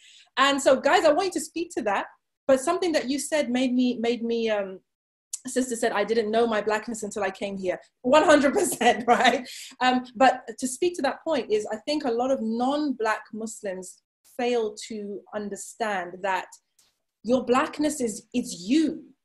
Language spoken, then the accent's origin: English; Zimbabwe; Brother Michael and I were from the same country, we're from Zimbabwe. I grew up in Africa